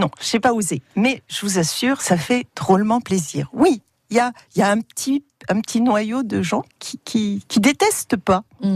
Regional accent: Ajaccio, Corsica, France; born there; Sur mon papier d'identité, je suis née à Sartène, Marie. Mais en réalité, je suis née à Ajaccio.

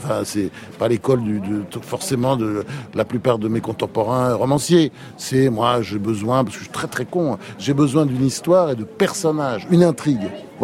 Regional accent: Marseille, Provence-Alpes-Côte d'Azur, France; mais moi, je suis Marseillais, je vis à Marseille

